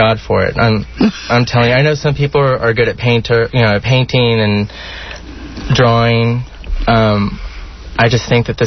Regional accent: San Antonio, Texas, United States; now in Houston, United States; No, actually, I am from San Antonio

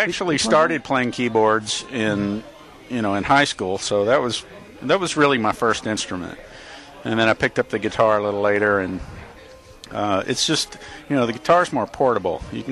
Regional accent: Houston, Texas, United States; also born or lived in Denton; No, I moved here from North Texas. I went to school in Denton and kind of hung around Dallas-Fort Worth area for the following years and made my way back to Houston. I actually grew up here.

